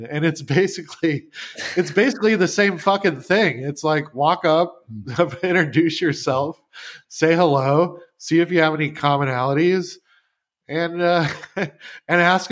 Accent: Omaha, Nebraska, United States; I was living in Omaha, my hometown, and I had this loft apartment in downtown Omaha

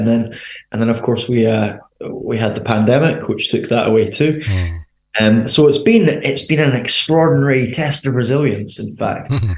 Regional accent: Edinburgh, Scotland, United Kingdom; born there; accent: Scottish; Yeah, so I was born in Edinburgh

